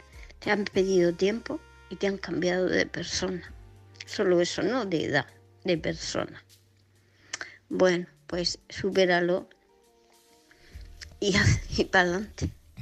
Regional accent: Murcia, Region of Murcia, Spain; de Murcia. Mi mensaje es para

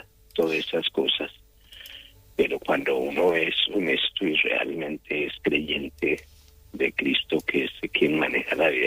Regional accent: Colombia; Aquí, allá en Colombia, pues yo soy colombiano.

